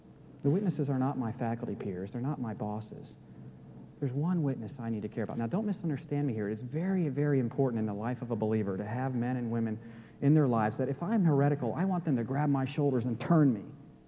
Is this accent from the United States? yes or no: yes; New Jersey, United States; born there; The truth of the matter, I was born in New Jersey. I admit it. I have Yankee blood in me.